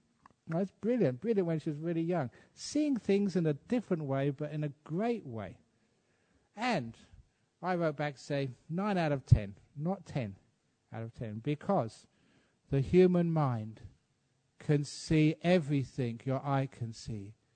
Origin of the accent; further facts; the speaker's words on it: England, United Kingdom; my home country, like England